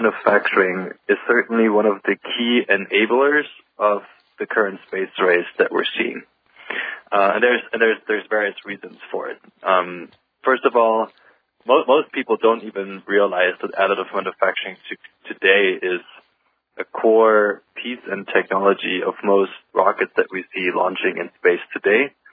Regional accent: Germany; English is a second language; growing up in Germany, Germans certainly have less exposure to organizations such as

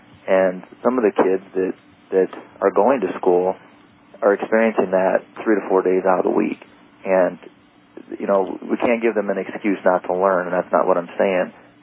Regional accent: Iowa, United States; moved away; also born or lived in San Diego / Ventura; That was my initial stomping grounds when I moved from Iowa.

